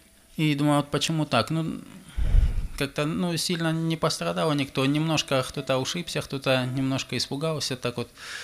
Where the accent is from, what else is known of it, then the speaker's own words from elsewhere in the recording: Kropotkin, Krasnodar Krai, Russia; мы приехали из Кропоткина. Ну, как с Кропоткина? Кропоткин считается, это Тбилисская станица, там рядом Армавир, отрада Кубанская.